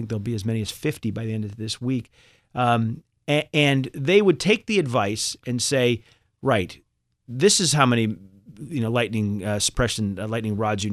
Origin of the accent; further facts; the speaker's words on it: Boston, Massachusetts, United States; I grew up in Boston. And but Chubb was offering me a job in New York, and you know, for a Boston kid who'd never spent time in New York